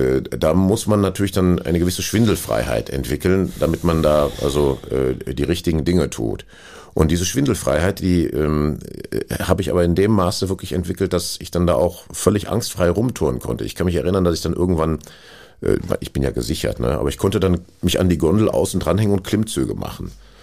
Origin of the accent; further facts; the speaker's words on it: Essen, North Rhine-Westphalia, Germany; Das Asbachtal, das ist ein Bach am Rande von Essen, wo ich groß geworden bin.